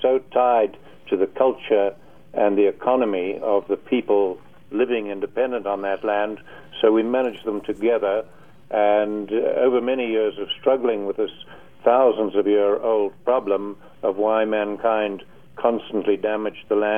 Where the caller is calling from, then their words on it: Albuquerque, New Mexico, United States; From Albuquerque.